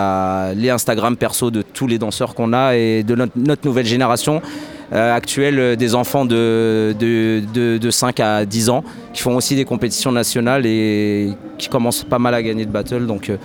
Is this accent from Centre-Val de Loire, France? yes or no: yes; Orléans, Centre-Val de Loire, France; On vient d'Orléans dans le 45